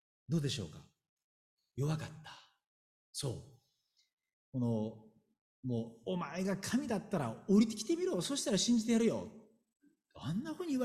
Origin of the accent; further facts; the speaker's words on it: Kansai, Japan; 私はね、実は関西出身